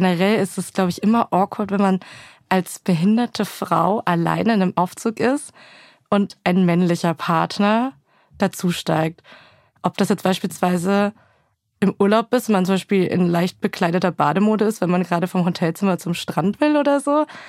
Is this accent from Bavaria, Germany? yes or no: yes; Pegnitz, Bavaria, Germany; es ist eine sehr kleine Stadt. Ich hoffe, die Leute sind da jetzt nicht diskriminiert, aber es ist eine Stadt, die heißt Pegnitz.